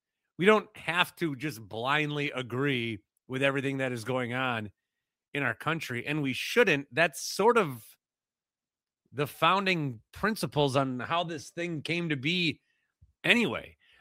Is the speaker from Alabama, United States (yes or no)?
no; Fond du Lac, Wisconsin, United States; I grew up, it's kind of like, I grew up in Fond du Lac, Wisconsin. And I'll say this about Fond du Lac, Wisconsin. When I grew up there, I thought it was the center of the world.